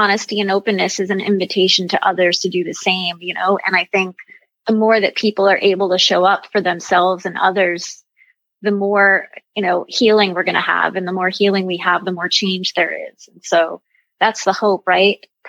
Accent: New York, United States; now in New York City, United States; I am. I'm from the Hudson Valley region of New York, but have lived in the city, you know, 20 years plus. And my family is, my family came here from Italy and situated in New York City.

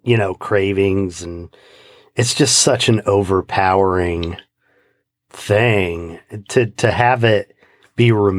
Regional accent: Kokomo, Indiana, United States; I'm from Kokomo.

